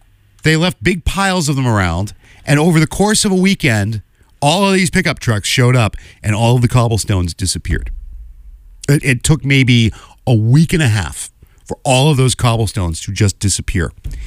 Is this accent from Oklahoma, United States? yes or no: no; Melrose, Massachusetts, United States; I can remember many years ago in my hometown of Melrose, there was a street project.